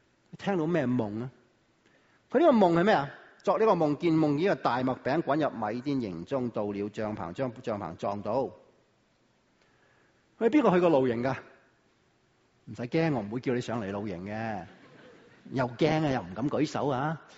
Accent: Guangdong, China; 我廣東人就話成嚿飯咁啊

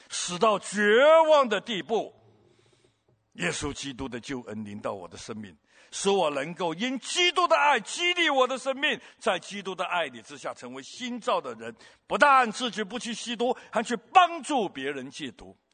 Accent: Hong Kong; moved away as an adult; now in Taiwan; 我从小在香港长大，也在香港混黑社会，也在香港吸毒

